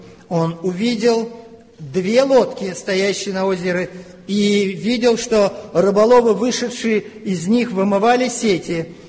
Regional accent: Moscow, Russia; а мы с вами из Москвы, из России

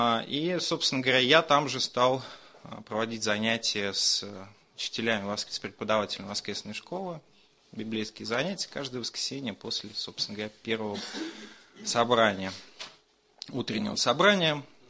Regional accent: Petushki, Vladimir Oblast, Russia; born there; Я родился в Владимирской области, в таком интересном месте, которое мое поколение очень хорошо знает, Петушки город.

